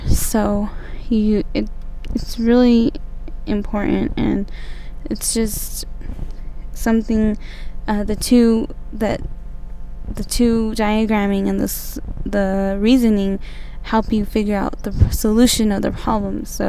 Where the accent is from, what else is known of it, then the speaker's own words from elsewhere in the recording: Albuquerque, New Mexico, United States; I am from Albuquerque, New Mexico.